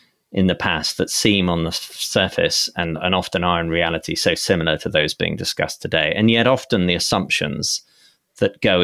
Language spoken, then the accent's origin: English; United Kingdom; especially perhaps as a British person, to study the American Civil War in much the way that I might have studied the English Civil War